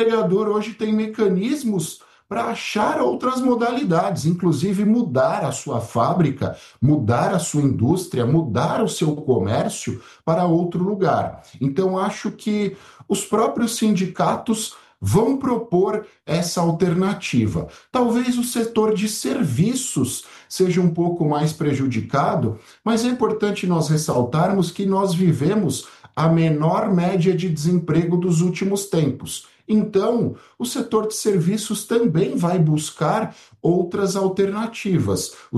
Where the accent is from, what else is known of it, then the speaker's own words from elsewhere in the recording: São Paulo, Brazil; Eu sou do ABC Paulista